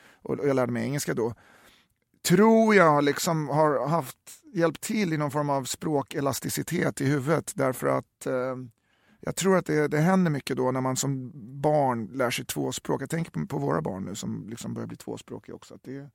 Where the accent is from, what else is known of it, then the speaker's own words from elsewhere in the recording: Uppsala, Uppsala County, Sweden; Trots att jag är från Uppsala.